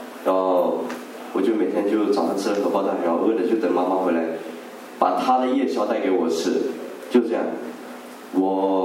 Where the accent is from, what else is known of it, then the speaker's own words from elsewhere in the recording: China; moved away; 那个时候我就想起了小时候在中国的时候